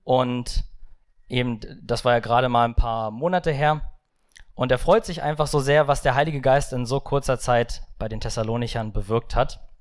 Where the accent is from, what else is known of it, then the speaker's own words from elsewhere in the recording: Brandenburg, Germany; ich bin 21 Jahre alt und damit ihr mich örtlich ein bisschen einordnen könnt, ich komme aus Brandenburg, habe ein Berliner Kennzeichen und wohne aktuell in Niedersachsen.